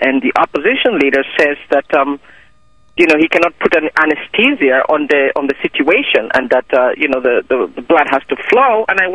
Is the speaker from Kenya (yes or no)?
yes; Kenya; now in Philadelphia, United States; Yes, I live in Philadelphia, and I'm Kenyan.